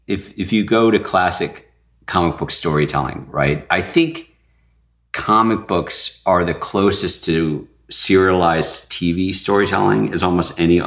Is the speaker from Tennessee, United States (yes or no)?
no; Michigan, United States; growing up in Michigan, going to my local comic book store